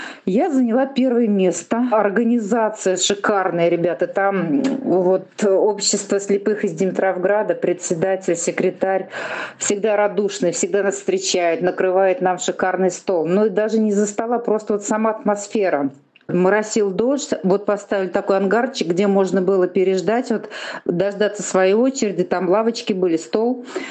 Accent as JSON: {"language": "Russian", "town": "Ulyanovsk", "region": "Ulyanovsk Oblast", "country": "Russia", "said": "мы из Ульяновска."}